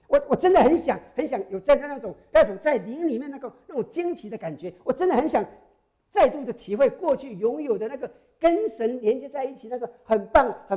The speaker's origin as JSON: {"language": "Chinese", "country": "Taiwan", "said": "你知道我是台湾出来的哈"}